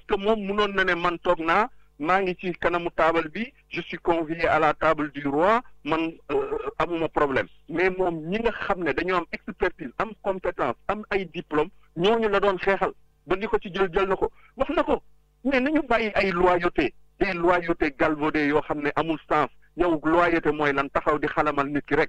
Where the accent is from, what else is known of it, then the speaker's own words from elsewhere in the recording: Senegal; nous ñaan yalla ñun en tant que Sénégalais